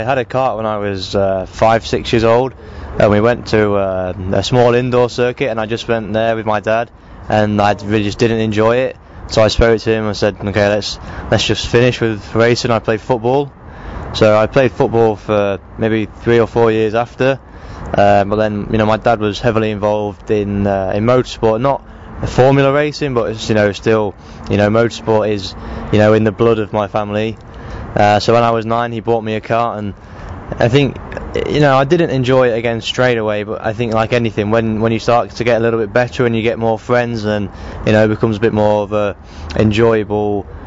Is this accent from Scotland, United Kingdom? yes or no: no; East Midlands, United Kingdom; I'm from Lincolnshire. It's, you know, if people don't know the UK, it's about 2 hours north of London, so pretty central.